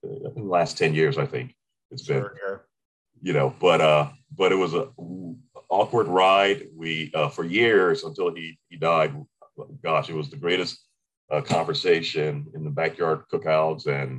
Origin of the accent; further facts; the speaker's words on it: Maryland, United States; Now, I grew up in Howard County, Maryland.